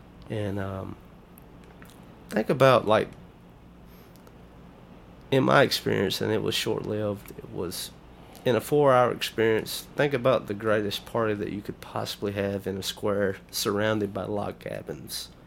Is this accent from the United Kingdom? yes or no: no; Alabama, United States; And growing up as a child, we grew up in Lamar County, Alabama.